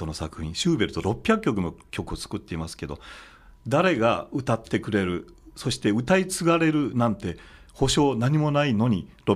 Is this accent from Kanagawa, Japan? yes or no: no; Tamba-Sasayama, Hyogo, Japan; まあ私はあの丹波篠山市出身 なので